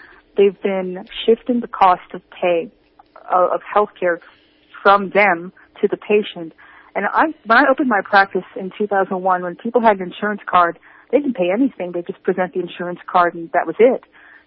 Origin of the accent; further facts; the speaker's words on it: New York, United States; I'm originally from New York, and I now practice in Atlanta